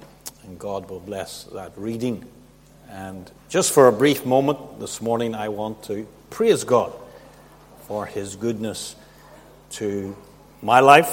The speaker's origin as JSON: {"language": "English", "town": "Kilkeel", "region": "Northern Ireland", "country": "United Kingdom", "tie": "born or raised there", "also_born_or_lived": "London", "said": "we moved to London. And then 4 years after being in London, we moved to Kilkeel. So I grew up in Kilkeel. There was five of us in the family, five children, and I am number two out of five. My father was the first Christian in his family."}